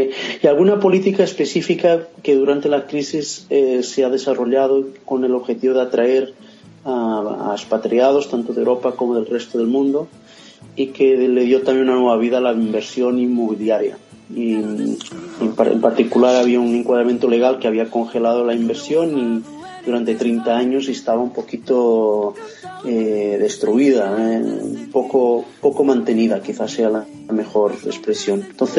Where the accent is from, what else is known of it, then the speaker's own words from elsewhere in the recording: Lisbon, Portugal; moved away; visito Lisboa un par de veces al año, unas veces más, tres veces menos, y en cierta medida acompaño la evolución de Lisboa y es un mixto de ser insider y de volver a mi tierra